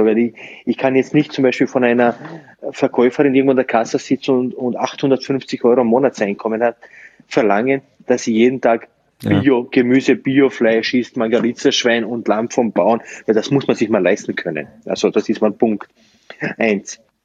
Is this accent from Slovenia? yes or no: yes; Slovenia; German is a second language; now in Germany; weil ich komme ja eigentlich aus Slowenien